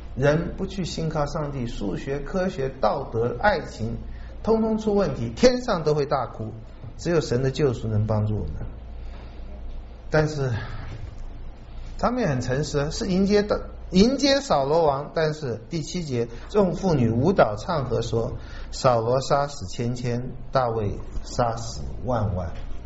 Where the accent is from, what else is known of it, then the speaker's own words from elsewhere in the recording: China; 我们中国人说智者不忧，仁者不惧，勇者不惧